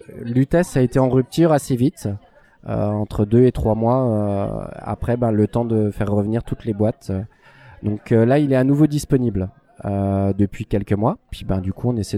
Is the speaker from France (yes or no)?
yes; Épinal, Grand Est, France; Un peu tout près, moi je suis d'Épinal.